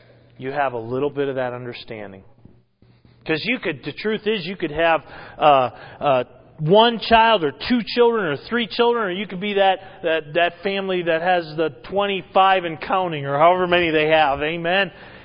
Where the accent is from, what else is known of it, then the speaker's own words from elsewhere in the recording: New England, United States; a native New Englander. I was born and raised in New England, love New England, still love New England sports teams, amen.